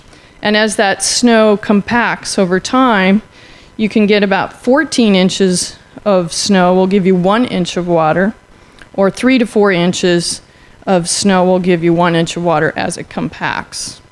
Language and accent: English; Arizona, United States; I've never done cold weather collection. I'm from Arizona.